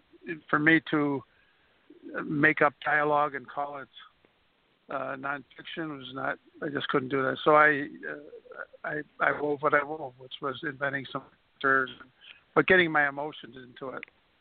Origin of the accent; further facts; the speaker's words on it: Buffalo, New York, United States; born there; I was born here in Buffalo, New York in 1937.